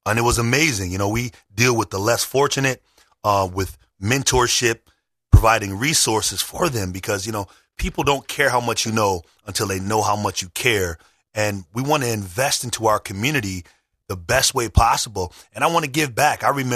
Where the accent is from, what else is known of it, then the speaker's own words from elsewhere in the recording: Minneapolis, Minnesota, United States; I grew up in Minneapolis, Minnesota early in my life.